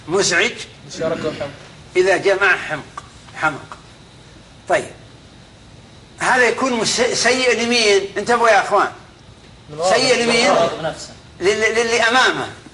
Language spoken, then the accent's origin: Arabic; Mecca, Makkah Province, Saudi Arabia; also born or lived in Najd; انا من اهل مكه في الاصل، انا من هذيل، من فعلى الاقل بقول انا مكاوي، بس عشت هذا في نجد.